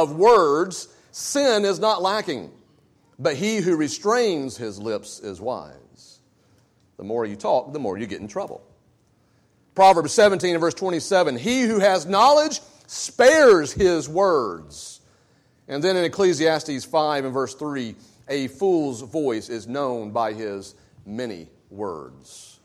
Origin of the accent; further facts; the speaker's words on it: the South, United States; people know that we're from the South because we say things like y'all and bless her heart.